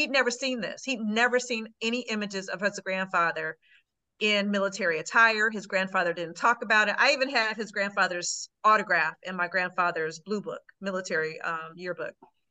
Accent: Marion, Indiana, United States; We're from Marion, Indiana

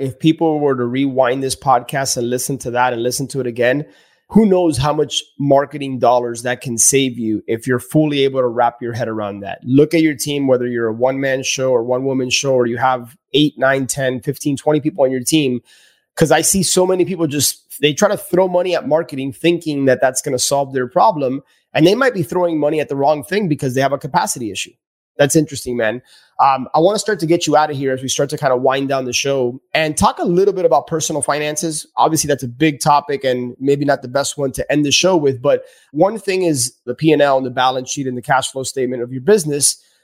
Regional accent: Cuba; accent: Cuban; So like, just in case my Cuban accent's getting in the way of people understanding what that domain is.

